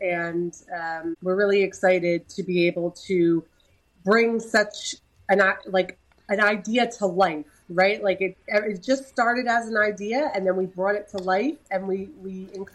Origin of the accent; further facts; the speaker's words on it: New Jersey, United States; now in Orlando, United States; I'm in California at the moment, but we are originally from New Jersey. We live in Orlando and we travel quite a bit because of this business.